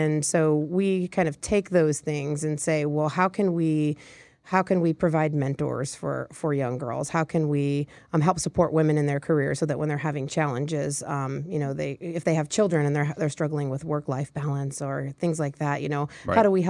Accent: Michigan, United States; accent: American; I don't think I have an accent. I was raised in Michigan, so some people in Indiana think I have an accent, and I'm like, I don't hear it.

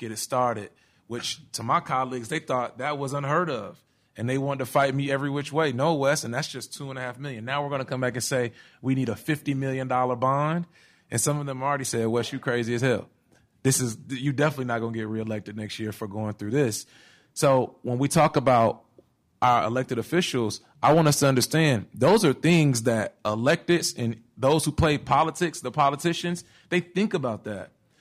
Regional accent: Atlanta, Georgia, United States; now in Charlottesville, United States; I'm from Atlanta. I'm not from Charlottesville.

